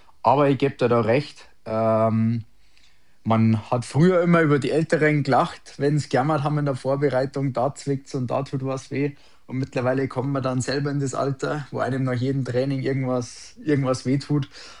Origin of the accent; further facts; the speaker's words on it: Geisenhausen, Bavaria, Germany; also born or lived in Landshut; ich bin genau 98 geboren in Landshut, aber mein Heimatort ist ein bisschen außerhalb von Landshut, das ist Geisenhausen, circa 20 Minuten weg.